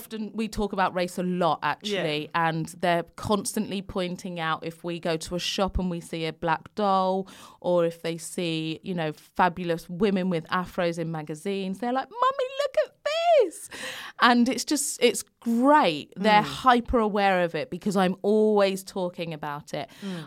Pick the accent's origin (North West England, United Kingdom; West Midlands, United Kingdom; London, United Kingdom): London, United Kingdom; So obviously I grew up in London, but it was predominantly white area then. Mm. It was, you know, I was born in 1980 and I went to a Catholic school.